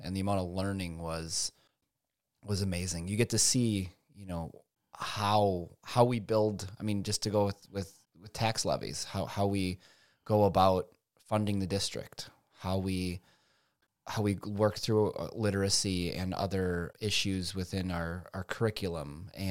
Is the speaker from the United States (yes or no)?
yes; Oshkosh, Wisconsin, United States; Yeah, so I was born and raised in Oshkosh. I have been here my whole life. I graduated from Oshkosh West High School, went to UW Oshkosh.